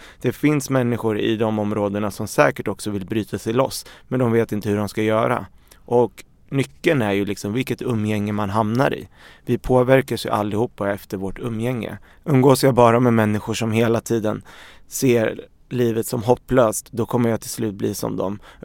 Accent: Örebro, Örebro County, Sweden; also born or lived in Beirut, Lebanon; Och vi kom ju till Sverige 1990. Och då var jag 6 år gammal. Vi flyttade direkt till Örebro. Och det är där jag är uppvuxen.

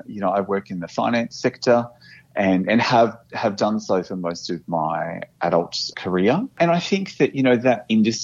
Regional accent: Brisbane, Queensland, Australia; now in Melbourne, Australia; So around that time, I live in Melbourne, and I'm permanently based here, and I love Melbourne. But I grew up in Brisbane

